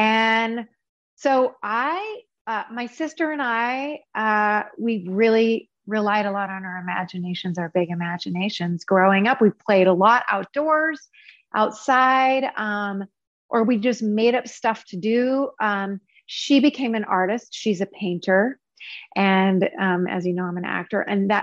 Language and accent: English; Alaska, United States; So I grew up out in the middle of nowhere. I was born and raised in Alaska. My dad was a commercial fisherman